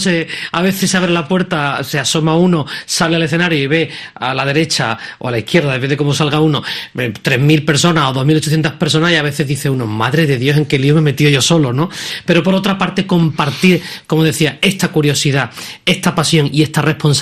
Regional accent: Nerva, Andalusia, Spain; el conservatorio de Nerva, que todavía era incipiente, el de mi pueblo

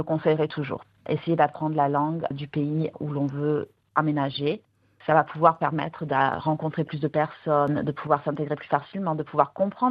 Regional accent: Toulouse, Occitanie, France; now in Berlin, Germany; Je vis à Berlin depuis plus de 12 ans. Je viens du sud de la France, originellement de Toulouse.

